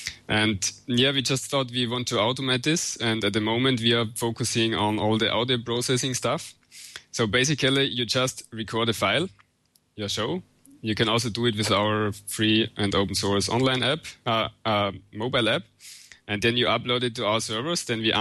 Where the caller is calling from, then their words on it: Austria; I'm speaking from Austria. That's south of Germany, and it's between Italy, Germany, Slovenia. And I am in the south part of Austria, so we have lots of snow outside, and it's quite cold